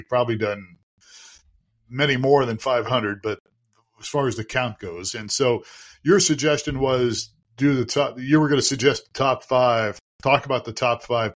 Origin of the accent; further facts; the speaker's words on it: Ohio, United States; now in Tucson, United States; I mean, when I grew up in Ohio, allergy season varied, but a lot of time it was summertime for me.